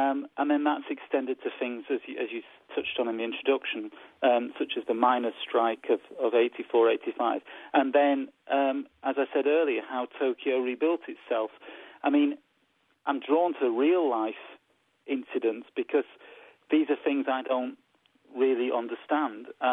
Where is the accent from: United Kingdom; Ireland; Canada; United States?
United Kingdom; Yorkshire and the Humber; writing about growing up in West Yorkshire in the 1970s and 1980s